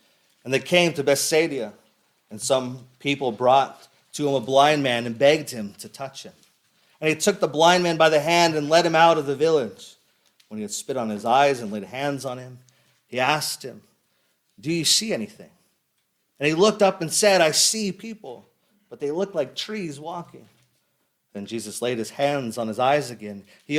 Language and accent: English; United States; I'm an American. I'm going to pronounce it as controversy.